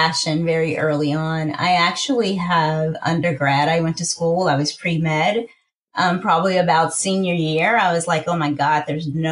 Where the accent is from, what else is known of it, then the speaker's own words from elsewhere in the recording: Arkansas, United States; I'm originally from Arkansas.